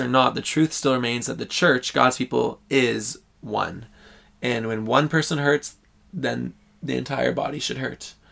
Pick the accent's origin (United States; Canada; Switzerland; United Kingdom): Canada; Orillia, Ontario; where we grew up in Orillia, there was a good traction of hunting